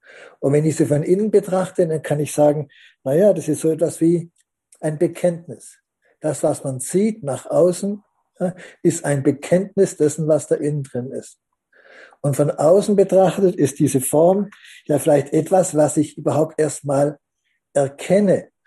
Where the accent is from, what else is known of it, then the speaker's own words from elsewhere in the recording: Swabia, Germany; moved away as an adult; Ich bin als Schwabe Anfang der 90er hier nach Cottbus gekommen